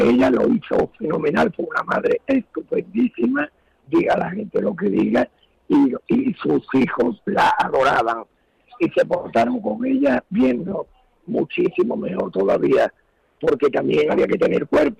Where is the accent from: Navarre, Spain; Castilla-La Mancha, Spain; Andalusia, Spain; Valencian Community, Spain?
Andalusia, Spain; Ronda; Pero siempre yo soy de Ronda también.